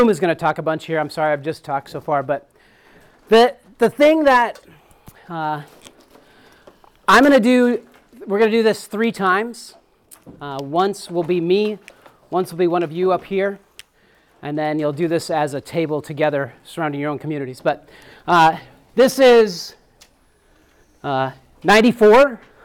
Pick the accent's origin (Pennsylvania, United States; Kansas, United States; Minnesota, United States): Minnesota, United States; Upsala; And so I grew up in Upsala, Minnesota. Everybody's been to Upsala.